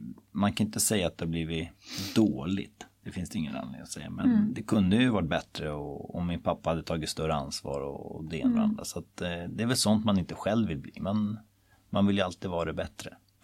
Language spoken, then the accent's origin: Swedish; Tyresö, Stockholm County, Sweden; Jag är uppvuxen i Tyresö. Och jag bor i samma lägenhet som jag är uppvuxen i.